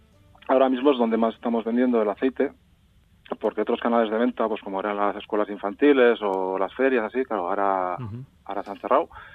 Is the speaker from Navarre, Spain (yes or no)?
yes; San Isidro del Pinar, Navarre, Spain; Pues yo estoy en mi pueblo, en San Isidro del Pinar.